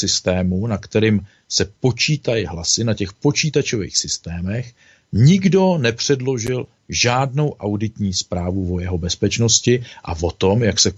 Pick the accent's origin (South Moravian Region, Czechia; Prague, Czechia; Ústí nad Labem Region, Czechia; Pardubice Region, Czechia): Prague, Czechia; já jsem rodilej Pražák.